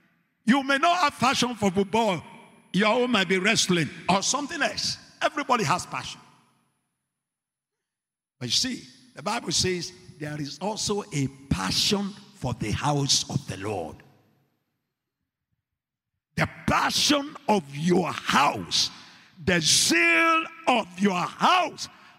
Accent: Nigeria; I'm a Nigerian

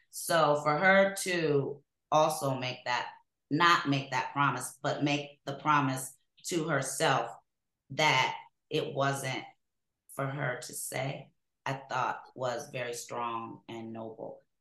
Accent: Cleveland, Ohio, United States; I'm from Cleveland. We've established that.

